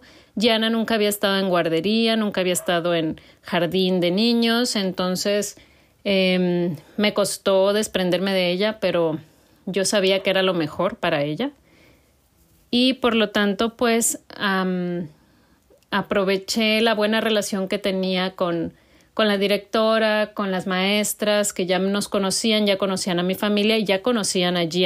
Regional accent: La Paz, Baja California Sur, Mexico; soy mamá de … somos de La Paz, Baja California Sur, México.

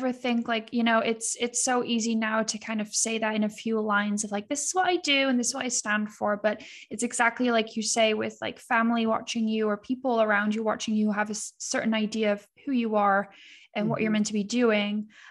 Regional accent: Netherlands; English is a second language; I'm from the Netherlands, we're Calvinists

